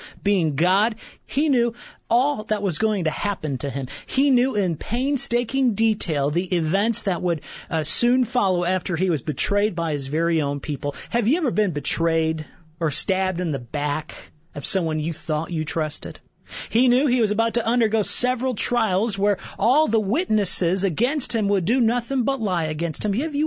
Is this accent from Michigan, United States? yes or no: no; Chicago, Illinois, United States; And I grew up in Chicago. And growing up in Chicago, we had this garden.